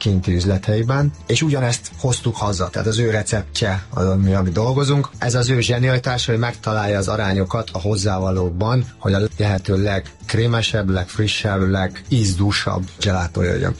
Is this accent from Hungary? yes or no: yes; Hungary; born there; moved away; also born or lived in Italy; Nem ott nőttem fel, én Magyarországon születtem, és sport miatt oda költöztem. Én 16 évet voltam külföldön, ebből 6-ot Olaszországban, emellett Angliában, Írországban, Hollandiában, Albániában, ezekben az országokban voltam.